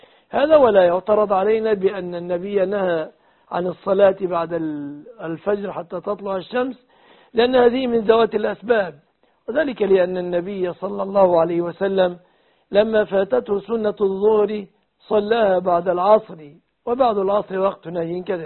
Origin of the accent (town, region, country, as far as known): Egypt